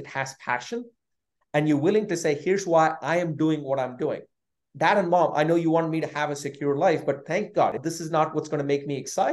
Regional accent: India; I think I grew up in India.

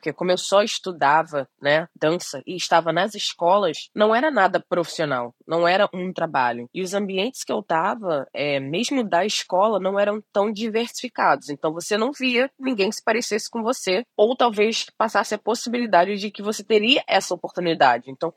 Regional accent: Rio de Janeiro, Brazil; Então, eu sou do Rio de Janeiro, de Benfica, da Zona Norte do Rio.

